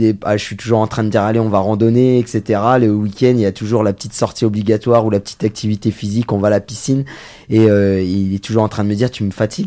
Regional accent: Crépy, France; j'ai 38 ans, j'ai deux enfants, je suis originaire de Crépy depuis toujours.

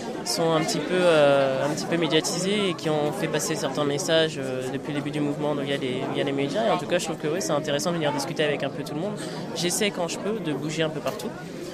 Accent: Île-de-France, France; Moi, je suis de Seine-et-Marne.

